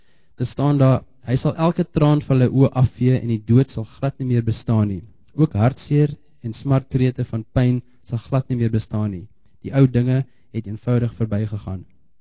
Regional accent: Bethlehem, Free State, South Africa; born there; so vergeef my as ek so bietjie sikkel met Afrikaanse woord, ek praat 90% van my tyd in Engels, maar ek is Afrikaans in Bethlehem gebore, so ek sal hoopelik daai ou wortels uitgrawe.

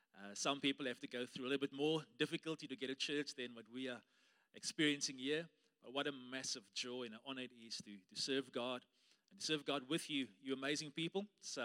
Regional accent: Beaufort West, Western Cape, South Africa; I grew up in Beaufort West

